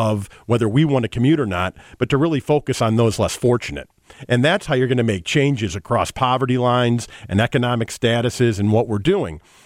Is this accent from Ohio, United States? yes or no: no; Chicago, Illinois, United States; So I grew up in Chicago in the suburbs, and I started my business here 23 years ago and employ several thousand people who work in Chicago.